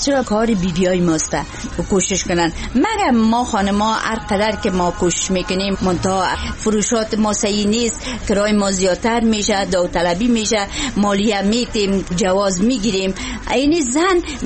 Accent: Afghanistan; تولیدات خود ما صنایع دستی خود ما زنای افغان در هر گوشه و کنار که هستن

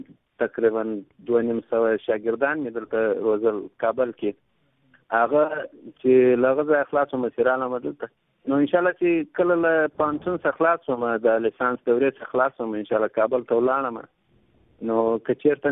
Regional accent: Afghanistan; زه یو افغان یم

